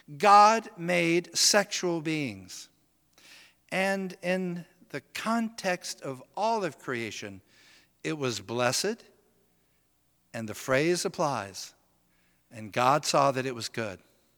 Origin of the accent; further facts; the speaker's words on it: Tennessee, United States; This is really different than the kind of religion I grew up with in Tennessee.